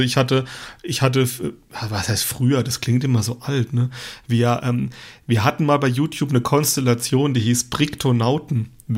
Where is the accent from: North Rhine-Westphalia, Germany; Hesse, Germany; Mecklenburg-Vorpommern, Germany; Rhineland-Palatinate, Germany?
Rhineland-Palatinate, Germany; ich bin halt Pfälzer und ich bin so ab vom Schuss